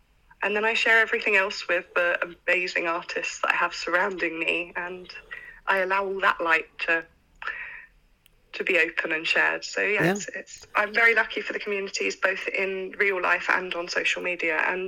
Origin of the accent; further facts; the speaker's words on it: Plymouth, South West England, United Kingdom; I think a lot of the people from my hometown believe that poetry can be rhyme yeah. and not much else.